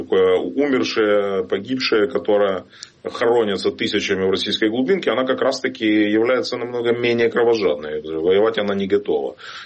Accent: Kerch, Crimea, Ukraine; born there; moved away

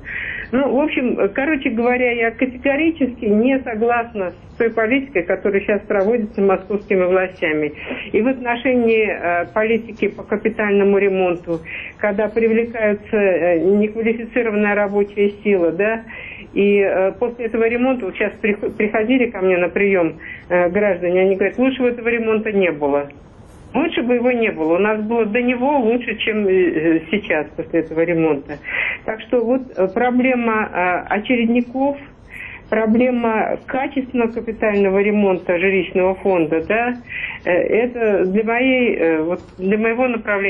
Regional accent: Moscow, Russia; Я могу реагировать на это как москвичка

